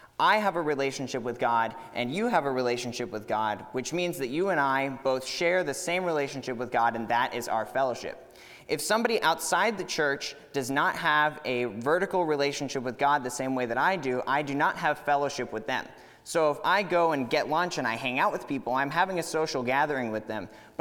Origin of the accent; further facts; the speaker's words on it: Katy, Texas, United States; I grew up here in Katy